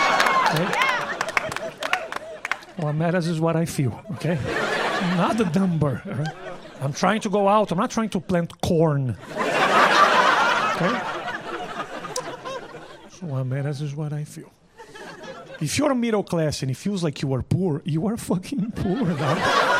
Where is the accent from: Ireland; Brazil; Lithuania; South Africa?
Brazil; now in New York, United States; You know, I live in New York, man. It's incomprehensible. Oh, thank you. Yeah, I come from Brazil.